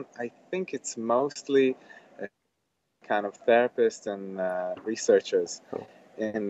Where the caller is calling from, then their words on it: Melbourne, Victoria, Australia; So today I'm talking from Melbourne, just so everybody will know.